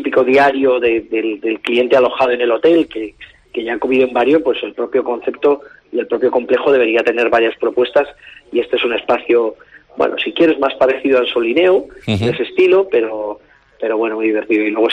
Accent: Ezcaray, La Rioja, Spain; nosotros venimos de un pueblecito de La Rioja que se llama Ezcaray, que Ezcaray también es un topónimo de euskaldun, y antiguamente en todo nuestro valle se hablaba euskera

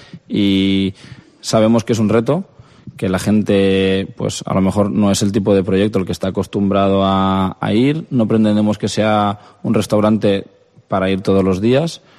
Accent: Artana, Valencian Community, Spain; Yo soy de Artana, como tú has dicho también, y personalmente quería que se notara un poquito mi identidad en el proyecto.

